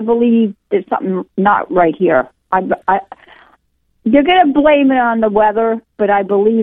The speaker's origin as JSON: {"language": "English", "region": "New Jersey", "country": "United States", "said": "Well, I'm from Jersey"}